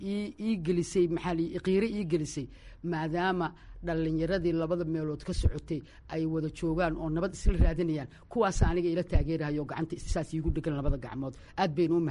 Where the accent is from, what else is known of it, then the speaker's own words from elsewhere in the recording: Galkayo, Galmudug, Somalia; Magaaladaydii inaan joogo maantayta uhin baa iga timid maalinta aan soo degayay, iyo maantayta oo aan joogo Galmudug